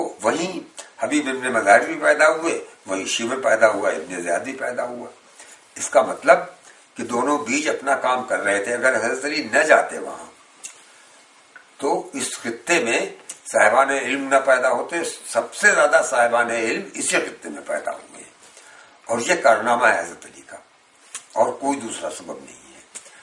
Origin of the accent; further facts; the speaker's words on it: Lucknow, Uttar Pradesh, India; हम लखनऊ के रहने वाले हैं, लखनऊ में कम से कम 500 बड़े इमामबाड़े हैं